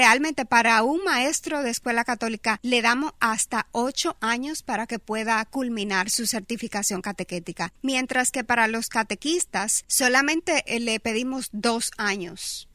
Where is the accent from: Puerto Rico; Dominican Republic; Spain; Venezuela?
Dominican Republic; yo soy fruto de un catequista porque soy oriunda de la República Dominicana y en mi país la religión católica es universal